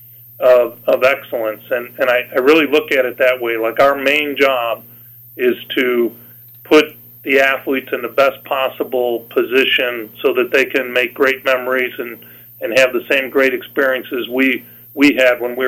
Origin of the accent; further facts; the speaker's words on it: Chicago, Illinois, United States; now in North Iowa, United States; Never in my life would I thought that my happily ever after would end up in North Iowa growing up in Chicago, but boy, we feel really blessed to have made our home here for many years.